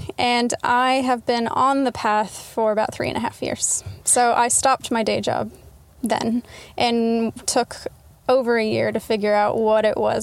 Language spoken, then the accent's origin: English; Texas, United States; moved away; also born or lived in Utah; I was born in Utah, then I moved to Texas.